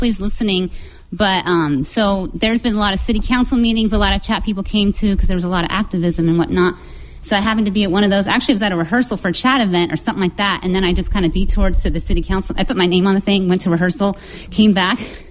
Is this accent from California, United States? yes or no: yes; Pasadena, California, United States; Like, I'm from Pasadena, California originally